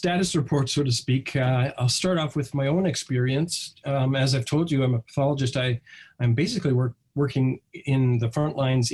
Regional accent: Edmonton, Alberta, Canada; went to Ambassador College, and then returned to Canada to study medicine here in our home city of Edmonton.

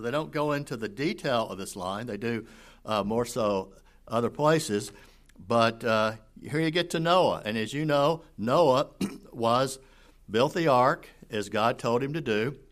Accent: Nashville, Tennessee, United States; Now, I grew up in Nashville, Tennessee, and I was very fortunate.

